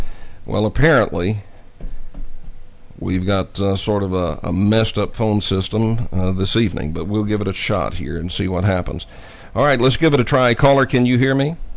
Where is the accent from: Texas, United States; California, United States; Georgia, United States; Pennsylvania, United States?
Texas, United States; But now, look, as a Texan, let me tell you, it's Monahans.